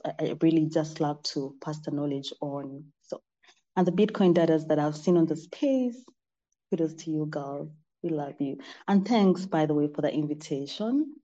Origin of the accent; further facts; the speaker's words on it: Uganda; I'm from Uganda